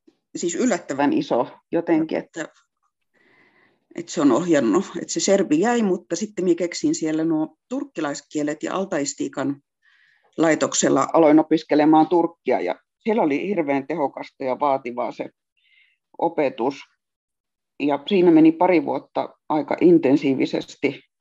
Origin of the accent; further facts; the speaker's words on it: Rovaniemi, Lapland, Finland; Rovaniemeltä kotoisin, niin jotenkin se niin kuin pohjoinen kiinnosti.